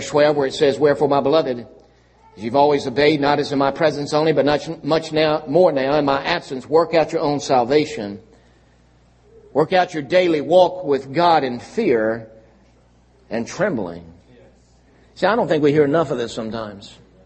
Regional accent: Lynchburg, Virginia, United States; when I was growing up in Lynchburg, Virginia, there were always bullies on the playground.

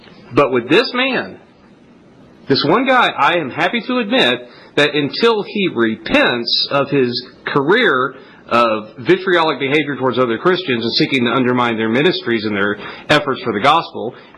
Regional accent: Arkansas, United States; Yeah, I'm from Arkansas. We don't like people who attack our friends

